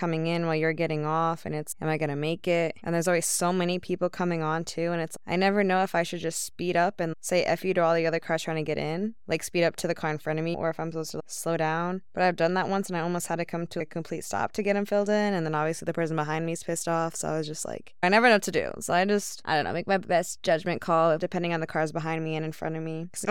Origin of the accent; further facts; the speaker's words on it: Cedar Falls, Iowa, United States; I'm just from Cedar Falls. So he's like, wait, you're from Iowa?